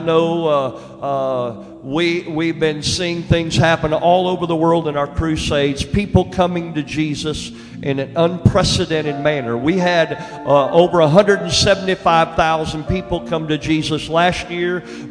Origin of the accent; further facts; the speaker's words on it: Oklahoma, United States; I grew up in Western Oklahoma. I grew up in the country. My dad was pastor, and he's still living.